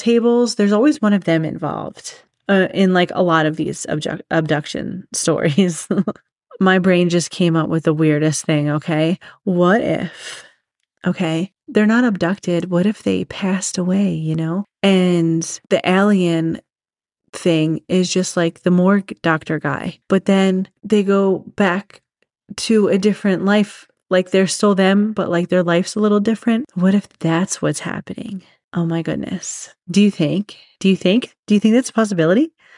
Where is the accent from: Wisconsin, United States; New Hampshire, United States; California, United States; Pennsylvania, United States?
Pennsylvania, United States; Briarcliff; So we were at the house that I grew up in Briarcliff, if there's any Delco people listening to this.